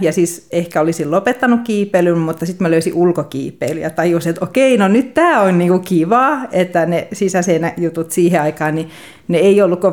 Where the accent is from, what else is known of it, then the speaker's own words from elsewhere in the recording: Pori, Satakunta, Finland; moved away as an adult; Porista mä oon alun perin kotoisin ja sitten muutin opiskelujen perässä Ouluun